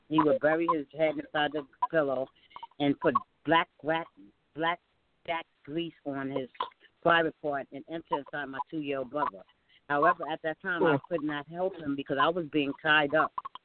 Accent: Manhattan, New York, United States; New York. I'm from Manhattan.

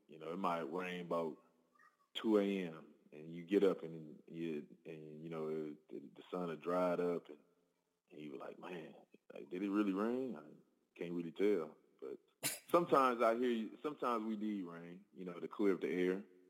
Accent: California, United States; also born or lived in Seattle; But I was away from California for about, you know, 9 years. And, you know, I love Seattle, man.

